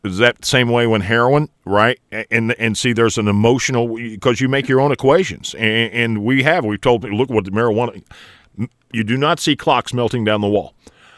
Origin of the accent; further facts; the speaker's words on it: Carterville, United States; Because in my hometown, Carterville, they approved a property tax increase solely for the purpose of police and fire pensions.